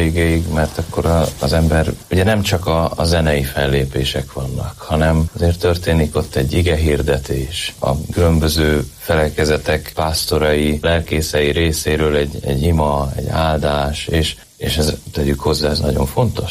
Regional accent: Eger, Heves, Hungary; now in Miskolc, Hungary; Igen, én legalábbis egri vagyok eredetileg, de jelenleg Miskolcon szolgálok

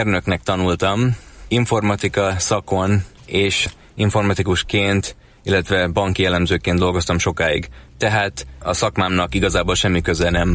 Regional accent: Nyíregyháza, Szabolcs-Szatmár-Bereg, Hungary; also born or lived in Budapest / Dunakeszi; now in United States; itthon születtem Pesten, pontosabban Budán. Dunakeszin lettek akkor a szüleim, tehát onnan származnak a legkorábbi emlékeim a Dunapartról, ahol a hétvégéket eltöltöttük. Aztán 4 éves koromban Nyíregyházára költöztünk, és 86-ban pedig kiköltöztünk az USA-ba.

